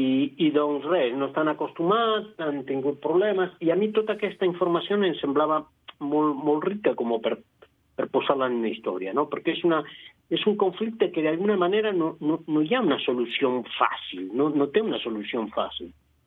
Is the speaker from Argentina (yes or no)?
no; Montevideo, Uruguay; Catalan is a second language; now in Vic, Spain; jo vaig arribar a Catalunya l'any 2014 a viure, no? Ja, a més, Montevideo Vic, o sigui, jo vaig arribar al cor de Catalunya.